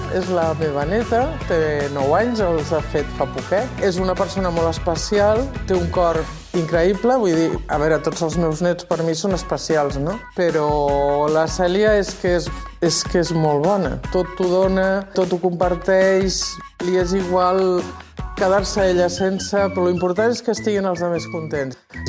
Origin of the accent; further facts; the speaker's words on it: Barcelona, Catalonia, Spain; also born or lived in Reus; now in Castellvell del Camp, Spain; Jo sóc de Barcelona. Llavors vam venir a viure a Reus fa més de 40 anys i vam viure a Reus, doncs, potser 32 o 33 anys. I ara, doncs, fa 8 anys que vivim a Castellvell.